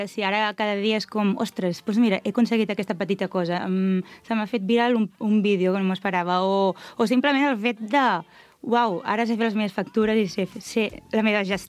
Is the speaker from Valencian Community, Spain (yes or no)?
no; Vilafranca del Penedès, Catalonia, Spain; sóc de Vilafranca de tota la vida, nascuda aquí.